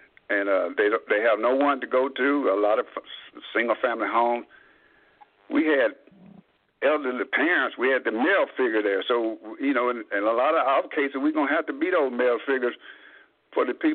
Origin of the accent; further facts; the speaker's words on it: Aliceville, Alabama, United States; now in Knoxville, United States; I'm originally from Aliceville, Alabama, so Jansen and Walt, we was classmates. We grew up together.